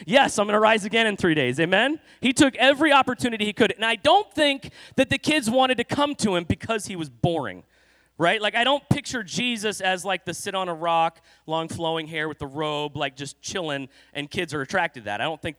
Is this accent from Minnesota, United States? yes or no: no; California, United States; now in Iowa, United States; and I wasn't born in Iowa, okay? In fact, I wasn't even raised in the Midwest. I grew up in California.